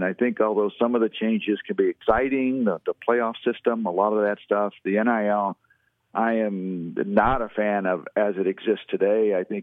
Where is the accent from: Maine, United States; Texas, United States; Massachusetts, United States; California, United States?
Texas, United States; also born or lived in St. Charles, Illinois, United States; I went to high school as a junior and senior in St. Charles, Illinois, I was born and raised in Texas 16 years.